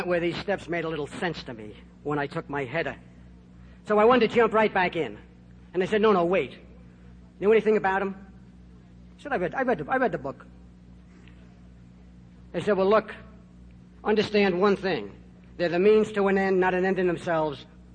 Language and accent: English; Ireland; I'm Irish, and I got to share this.